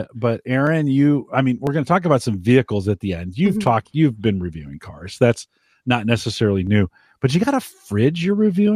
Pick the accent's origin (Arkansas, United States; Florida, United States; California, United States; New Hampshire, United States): California, United States; I grew up in the Bay Area. I grew up in California.